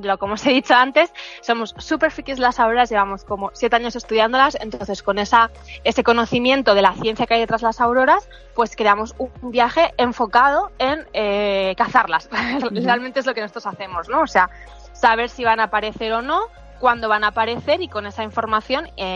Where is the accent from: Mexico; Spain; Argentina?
Spain; Madrid, Community of Madrid; Pues soy de Madrid